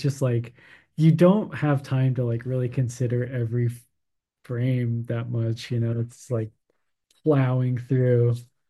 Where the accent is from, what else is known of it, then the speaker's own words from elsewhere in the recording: Arizona, United States; it was very influenced by the Fiesta Mall that I grew up in Arizona.